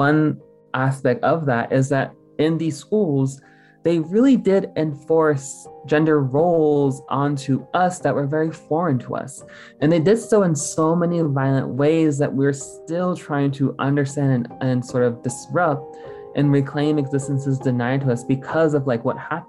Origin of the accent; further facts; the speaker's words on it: Chinle, Arizona, United States; I am from Chinle, Arizona